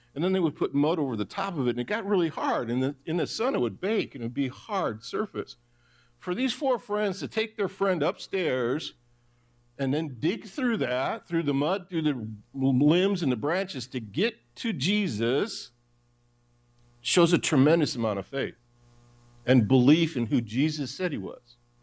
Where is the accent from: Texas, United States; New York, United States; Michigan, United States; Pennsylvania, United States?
Michigan, United States; I'm from Michigan, And whenever Michigan went to the Rose Bowl, they always played one of the Pac-10 teams.